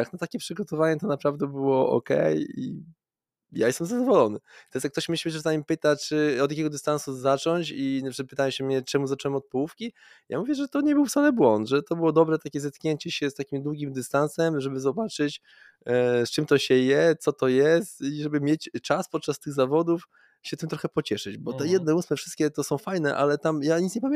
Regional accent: Białystok, Podlaskie Voivodeship, Poland; Nie. Ja pochodzę z Podlasia, z Białegostoku.

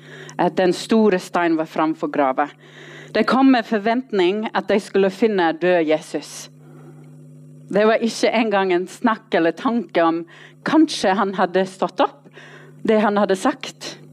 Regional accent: Australia; Norwegian is a second language; now in Norway; Ja, jeg kommer fra Australia, men jeg har bodd her nå i snart 10 år.

